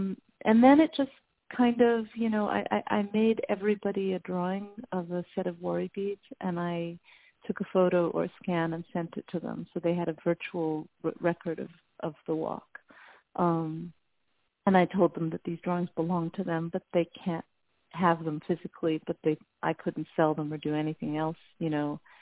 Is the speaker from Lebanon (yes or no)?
yes; Lebanon; I grew up in Lebanon, and the men would pace, you know, with worry beads in their hands.